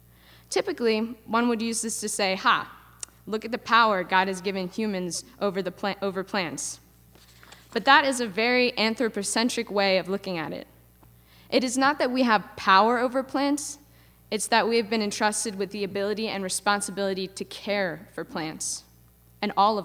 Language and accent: English; Millsboro, Delaware, United States; People back in my hometown of Millsboro, Delaware, did not take seriously the impacts of what too many nutrients in the soil has the potential to do.